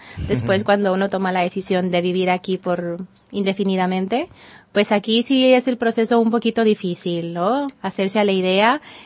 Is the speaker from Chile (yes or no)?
no; Monterrey, Nuevo León, Mexico; now in Spain; De Monterrey, que és la part nord.